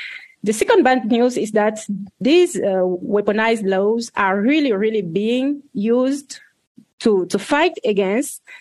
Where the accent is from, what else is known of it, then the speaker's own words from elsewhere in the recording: Yaoundé, Centre, Cameroon; English is a second language; from Yaoundé, in Yaoundé, Cameroon.